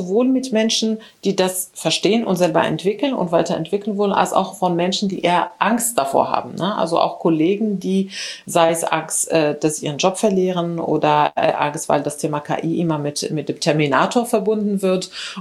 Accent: Morocco; moved away as an adult; also born or lived in Spain; now in Germany; Ich bin in Marokko aufgewachsen. Dann war ich in Spanien zum Studieren.

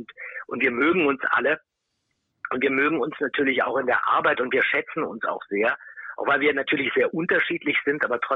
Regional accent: Berlin, Germany; Olli kommt aus Berlin, ich komme auch aus Berlin.

